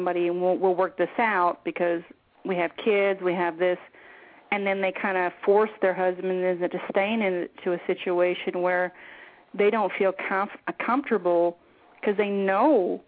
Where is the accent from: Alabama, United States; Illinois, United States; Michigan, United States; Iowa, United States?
Michigan, United States; moved away as an adult; also born or lived in Belgium; now in Texas, United States; I was born and raised in Michigan, obviously, and then I moved into Europe when I was in my 30s.